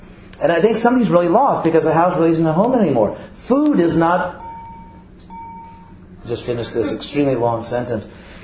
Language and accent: English; California, United States; I'm from California